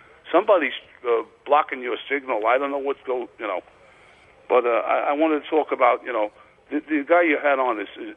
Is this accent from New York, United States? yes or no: yes; Staten Island, New York, United States; But I grew up on Staten Island and West Brighton, near the West Brighton Projects, and 9mm was the music of the night.